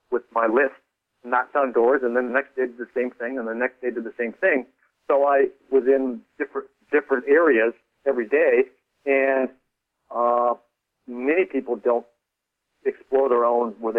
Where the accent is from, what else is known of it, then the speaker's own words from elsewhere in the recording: Chicago, Illinois, United States; because I grew up in Chicago, Milwaukee didn't seem that exotic a place to set a book in. It was a lot like Chicago, a smaller version of Chicago.